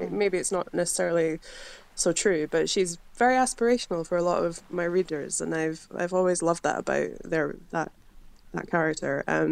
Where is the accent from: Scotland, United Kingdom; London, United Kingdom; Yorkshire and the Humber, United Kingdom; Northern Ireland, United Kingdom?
Scotland, United Kingdom; Yeah, so I am autistic and I am Scottish